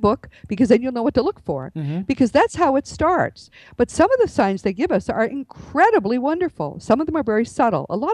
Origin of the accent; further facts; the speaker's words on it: Northeast, United States; I'm from the Northeast. Their houses are like that.